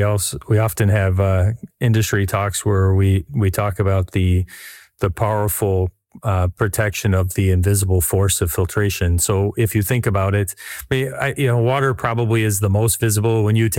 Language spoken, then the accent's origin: English; United States; as the CEO being American